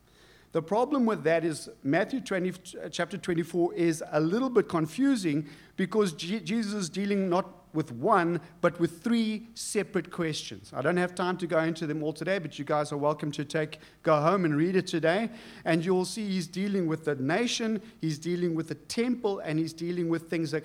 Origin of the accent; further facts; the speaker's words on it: South Africa; we might, as South African Christians, never experience that degree of persecution